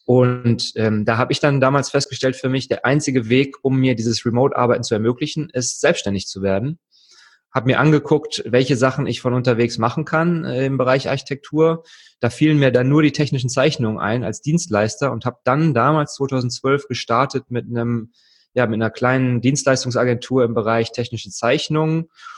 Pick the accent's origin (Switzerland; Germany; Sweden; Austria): Germany; Wuppertal, North Rhine-Westphalia